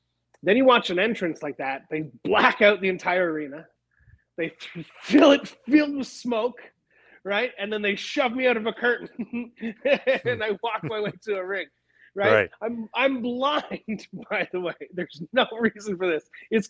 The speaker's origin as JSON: {"language": "English", "country": "Canada", "said": "Like I'm Canadian"}